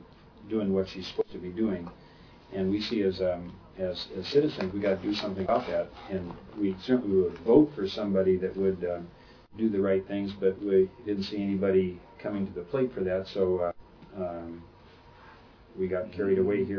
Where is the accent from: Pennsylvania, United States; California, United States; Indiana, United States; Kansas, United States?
California, United States; Berkeley; moved away as an adult; Well, I was raised in Berkeley and came down here in 63 to go to Stanford.